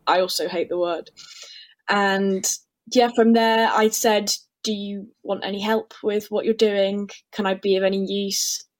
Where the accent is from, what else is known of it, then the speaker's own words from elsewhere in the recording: Birmingham, West Midlands, United Kingdom; I grew up in Birmingham and no sea there, just didn't get around to it very often.